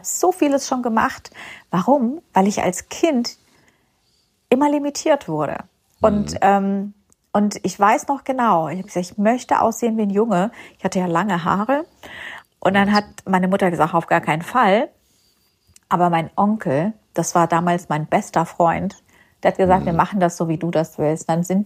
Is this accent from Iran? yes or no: yes; Iran; ich bin ja im Iran geboren und aufgewachsen.